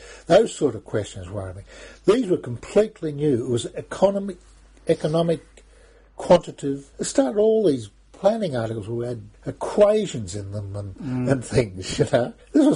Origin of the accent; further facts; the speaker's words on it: Australia; You know, it was being Australian.